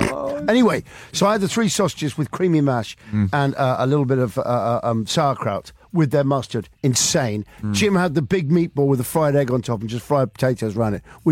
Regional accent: Cologne, North Rhine-Westphalia, Germany; I'm from Cologne.

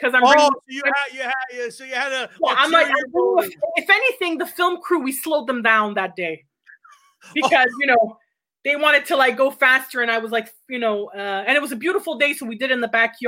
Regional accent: Montreal, Quebec, Canada; I was born and raised in Montreal.

